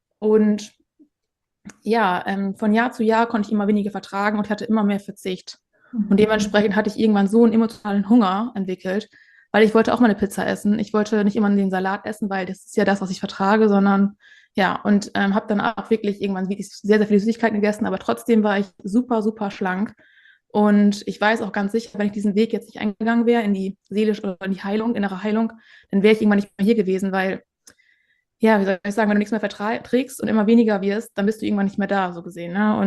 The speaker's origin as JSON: {"language": "German", "region": "Northern Germany", "country": "Germany", "said": "Ich komme aus dem Norden und ja, bin 31 Jahre alt."}